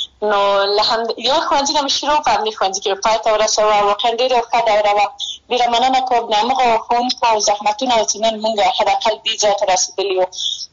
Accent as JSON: {"language": "Pashto", "region": "Maidan Wardak", "country": "Afghanistan", "said": "زه د میدان وردګ ولایت څخه یم"}